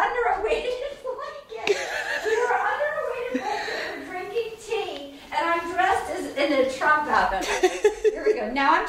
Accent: Rhode Island, United States; I'm from Rhode Island.

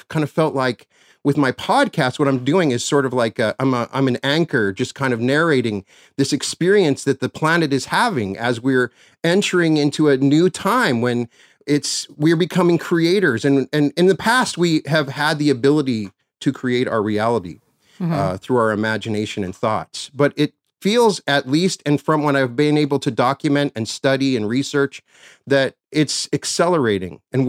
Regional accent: Cheyenne, Wyoming, United States; you played my hometown of Cheyenne, Wyoming in 2007.

